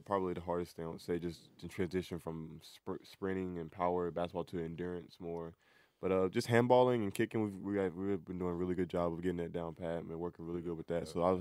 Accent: North Carolina, United States; I'm from North Carolina in the States, and I play basketball.

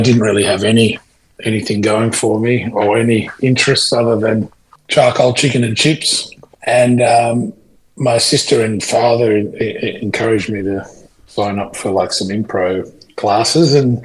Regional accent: Croydon, New South Wales, Australia; I grew up in Croydon for a chunk of time next door.

